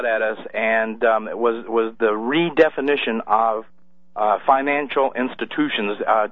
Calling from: Deer Park, Washington, United States; Calling from Deer Park, Washington.

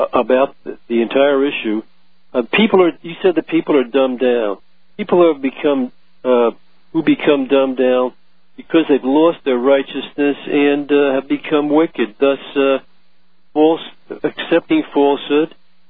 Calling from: New York, United States; New York.

